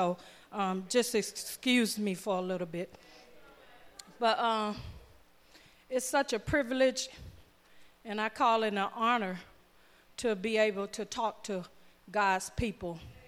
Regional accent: the South, United States; a lot of you all already know that I'm from the South, so I have a kind of like a not a real type of grammar

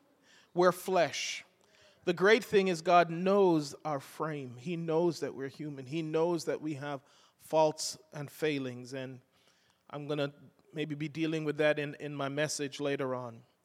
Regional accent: London, United Kingdom; now in United States; we grew up in London, England

